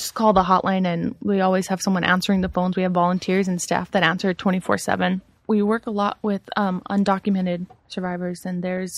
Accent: Alhambra, California, United States; I'm from L.A., from Alhambra.

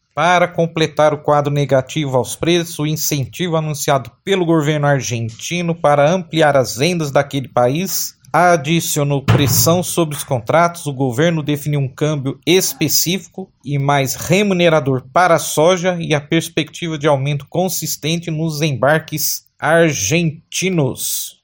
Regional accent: Brazil; Nós, como brasileiros, a gente sabe, o país está melhorando

